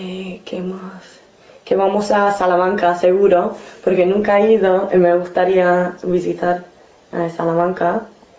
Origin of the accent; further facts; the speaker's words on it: England, United Kingdom; Spanish is a second language; ay, soy inglesa y entonces hablo, por supuesto, hablo inglés.